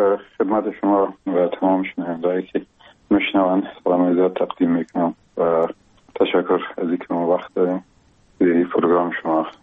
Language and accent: Persian; Logar, Afghanistan; also born or lived in other cities of Afghanistan; یکی از قریه های بسیار قشنگی ولایت لوگر مرز مربوطات ولسوالی محمد آقا، یک قریه با اسم گمران و شیرازه یاد میشه، در اونجا به دنیا آمدیم و اون سالهای اول زندگی رو اونجا در آغوش پدر و مادر